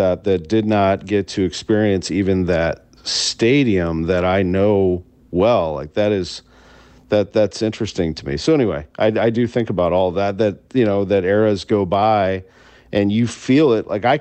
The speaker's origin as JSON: {"language": "English", "town": "St. Louis", "region": "Missouri", "country": "United States", "tie": "born or raised there", "said": "I think just knowing what I know today and being a Cardinals fan and growing up in St. Louis"}